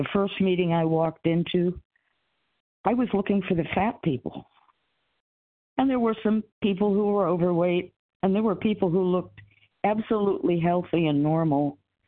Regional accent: Connecticut, United States; I'm from Connecticut

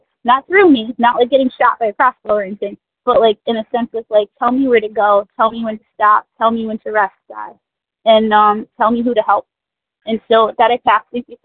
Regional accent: Connecticut, United States; Yes, I'm from Connecticut. I'm very grateful to be here today.

